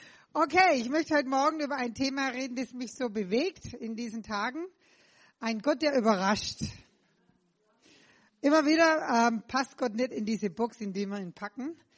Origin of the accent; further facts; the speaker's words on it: Baden-Württemberg, Germany; now in Hawaii, United States; Ihr hört es, ich komme aus Schwaben, gebürtig aus dem Schwabenland. Ich hoffe, ich brauche keinen Übersetzer. Wohne aber schon seit 20 Jahren jetzt in Hawaii.